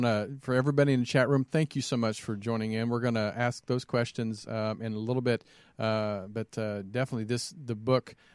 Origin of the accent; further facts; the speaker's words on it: Kansas, United States; because I'm from Kansas originally, and so in the Midwest, South, we take great pride in our history